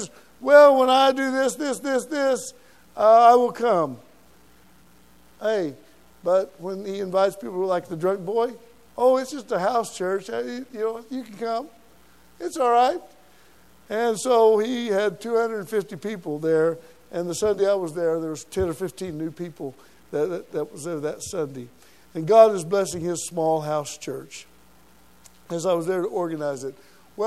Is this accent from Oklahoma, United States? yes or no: yes; Oklahoma, United States; accent: Okie; I'm from Oklahoma, so forgive my Okie, but y'all come, huh?